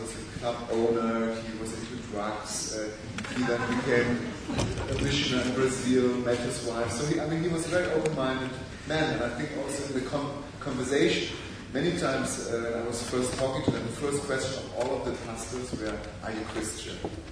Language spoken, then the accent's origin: English; Germany; I'm more an alien. I come from Germany.